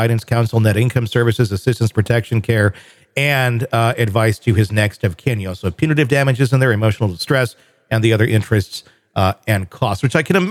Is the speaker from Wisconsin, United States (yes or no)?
yes; Wisconsin, United States; I grew up in Wisconsin, another very heavy drinking state.